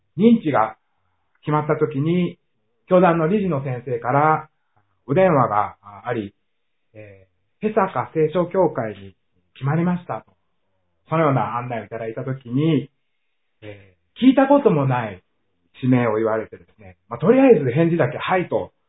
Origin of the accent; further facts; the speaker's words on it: Niigata, Japan; 私は新潟県出身なんですが、広島というと、一度だけ高校生の修学旅行の時に行った程度でした。